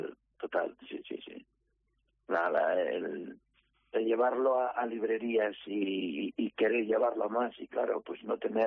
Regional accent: Coaña, Asturias, Spain; soy de cerca de Navia, que soy de Coaña

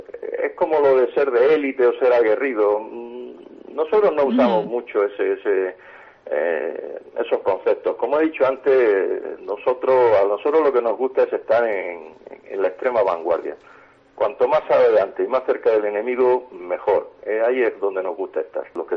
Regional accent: Almería, Andalusia, Spain; born there; porque soy almeriense de nacimiento

